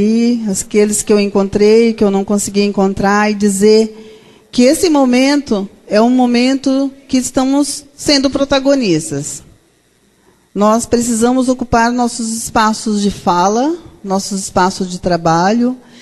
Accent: Mato Grosso do Sul, Brazil; Eu venho de Mato Grosso do Sul. Sou uma mulher meia-idade.

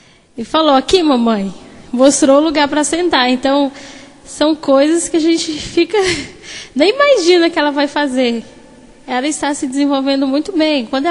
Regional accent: Formosa, Goiás, Brazil; Eu sou de Formosa, que é uma cidade a 80 quilômetros de Brasília, fica em Goiás, então eu sou goiana, né?

